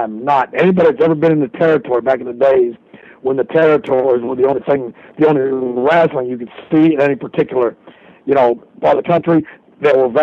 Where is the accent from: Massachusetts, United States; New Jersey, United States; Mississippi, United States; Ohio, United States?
Mississippi, United States; Walls; Well, I'm from Wiles, Mississippi, DeSoto County, Mississippi, which is basically a suburb or a part of the Memphis, Tennessee metropolitan ar